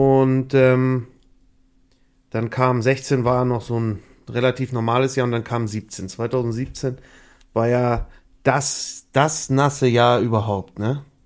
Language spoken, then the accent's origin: German; Ebstorf, Lower Saxony, Germany; Also ich bin ja gebürtiger Heidjer, wie man so schön sagt. Ich komme aus der Lüneburger Heide und zwar direkt aus Ebstorf.